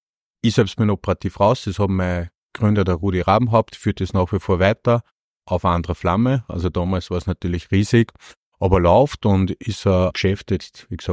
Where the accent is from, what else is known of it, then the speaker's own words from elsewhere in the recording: Waldneukirchen, Upper Austria, Austria; Ich komme aus Waldneukirchen, das ist in der Nähe von Bad Hall. Bin ein Wirtssohn, ja.